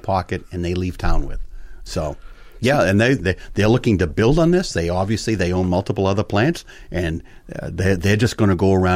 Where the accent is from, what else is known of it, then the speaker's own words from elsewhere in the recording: Plymouth, Massachusetts, United States; if you're saying this because I'm from Plymouth, the textbook example probably in this area is Plymouth South High School